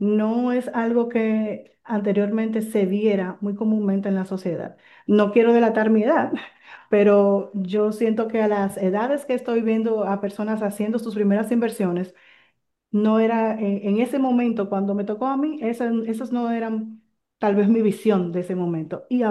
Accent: Santo Domingo, Dominican Republic; now in La Romana, Dominican Republic; Yo soy de Santo Domingo y por circunstancias realmente de mi vida personal, pues me vi motivada a mudarme a La Romana.

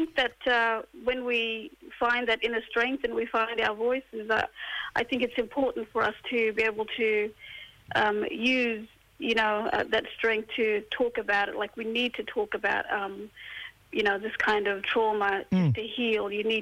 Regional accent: Broome, Western Australia, Australia; now in Collie, Australia; I'm based in Collie in Western Australia, but I'm originally from Broome.

